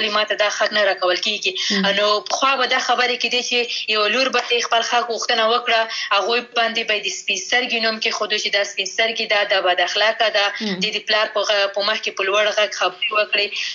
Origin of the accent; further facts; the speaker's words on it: Khost, Afghanistan; born there; زه ورته وایم چې زه افغان یم، مازه یو په خوست ولایت کې زیږیدلی یم، د همدې خاورې بچی یم